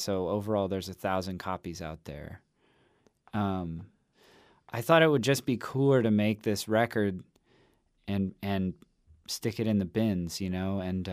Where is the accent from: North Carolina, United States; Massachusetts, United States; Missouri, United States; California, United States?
California, United States; But musically, the California thing is growing up with a real deep connection to the dia